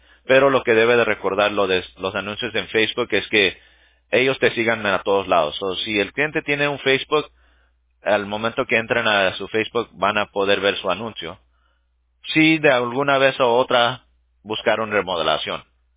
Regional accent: Mexico; Ah, yo soy mexicano.

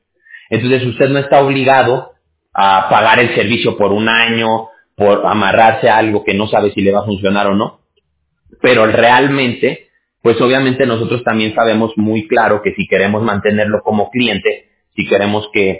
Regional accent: Mexico; y como decimos allá en México, de donde yo soy

